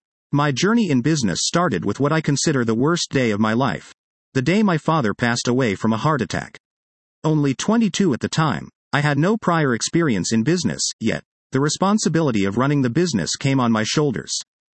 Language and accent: English; India; born there; also born or lived in California, United States; I was born in India, attended college in California, and was recently naturalized as an American citizen.